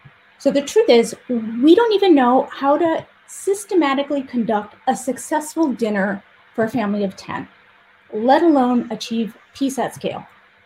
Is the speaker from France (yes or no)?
yes; France; English is a second language; and I'm from France